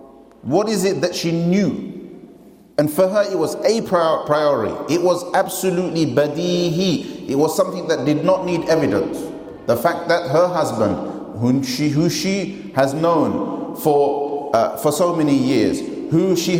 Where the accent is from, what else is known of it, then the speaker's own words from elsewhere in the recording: East London, London, United Kingdom; I'm from East London, so let me be myself for a second, right?